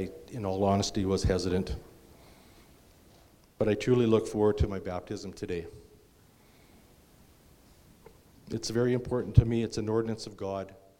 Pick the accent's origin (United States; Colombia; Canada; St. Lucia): Canada; Saskatoon, Saskatchewan; I was born and raised here in Saskatoon, actually just about a mile from here, or a kilometer for our Canadian friends here.